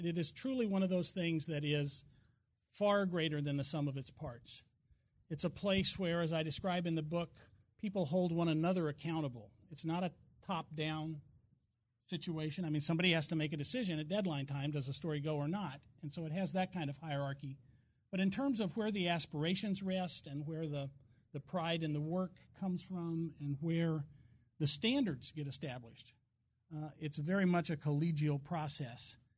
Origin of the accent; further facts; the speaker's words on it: Anchorage, Alaska, United States; I'm from Muldoon, right? I grew up in Alaska.